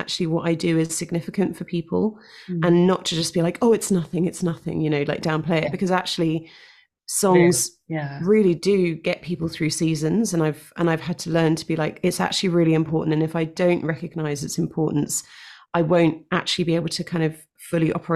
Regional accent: London, United Kingdom; Yeah, so I was born in North London and lived there for a huge chunk of my life until I moved out after university. Yeah, so born and raised in London, basically.

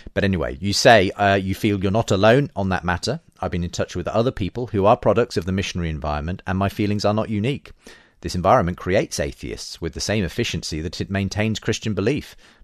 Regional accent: Zambia; For context, I grew up in Zambia in the 70s and 80s.

